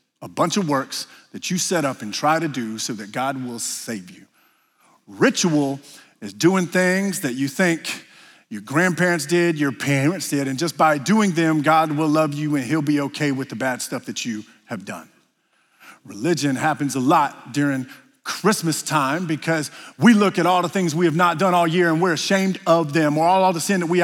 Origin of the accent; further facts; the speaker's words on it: South Carolina, United States; Look, I grew up in South Carolina. It is cultural there.